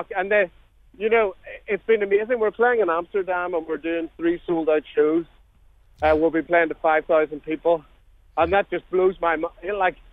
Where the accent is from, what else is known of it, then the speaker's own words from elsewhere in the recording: Ireland; You know, being an Irish band